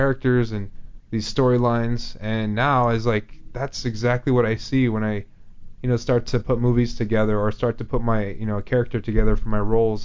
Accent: Albuquerque, New Mexico, United States; So 18, I was graduating from El Dorado High School in Albuquerque, New Mexico.

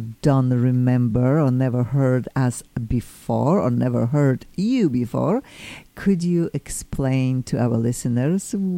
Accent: Poland; now in United States; Oh, I am originally from Poland. I am here almost 25 years.

